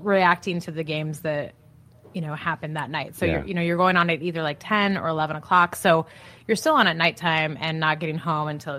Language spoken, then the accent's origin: English; Great Falls, Montana, United States; I grew up in Great Falls, Montana.